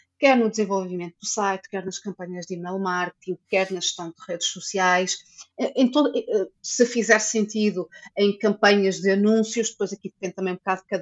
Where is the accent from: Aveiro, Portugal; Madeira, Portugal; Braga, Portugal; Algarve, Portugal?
Aveiro, Portugal; now in Maia, Portugal; eu estou a viver na Maia, mas eu sou de Aveiro. Eu, quando vim de Aveiro para a Maia